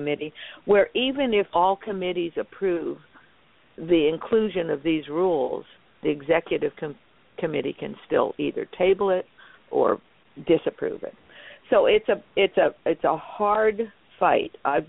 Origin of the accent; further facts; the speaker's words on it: New York City, New York, United States; I mean, I'm originally from New York and the city part, so it's just something that it is you.